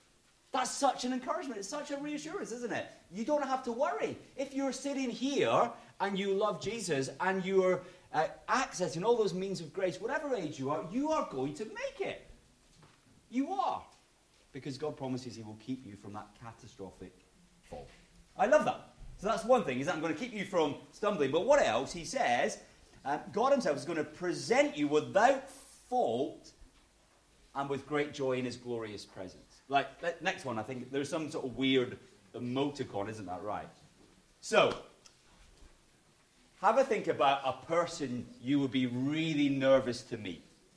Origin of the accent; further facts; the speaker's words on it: Scotland, United Kingdom; I'm saying these words as a Scotsman, okay? This is hard for me.